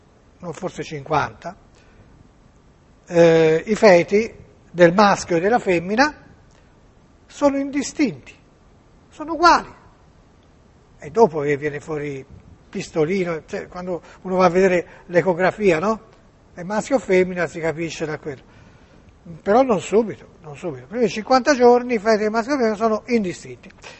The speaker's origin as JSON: {"language": "Italian", "town": "Florence", "region": "Tuscany", "country": "Italy", "said": "Io sono di Firenze"}